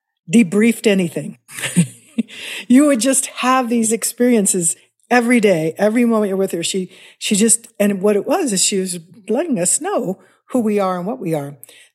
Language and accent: English; Kansas City, Missouri, United States; Well, I grew up in Missouri, Kansas City.